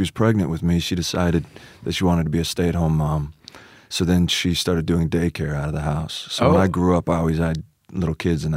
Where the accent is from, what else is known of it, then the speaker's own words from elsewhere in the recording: Anaheim, California, United States; born there; I was born in Anaheim, California.